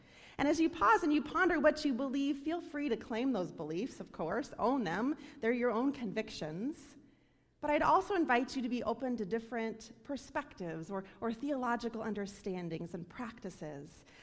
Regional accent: Nebraska, United States; are the Nebraska Huskers, my home state.

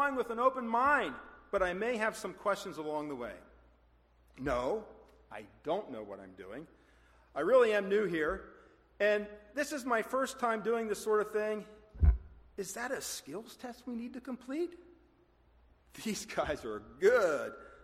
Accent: Gettysburg, Pennsylvania, United States; while I was growing up in Gettysburg.

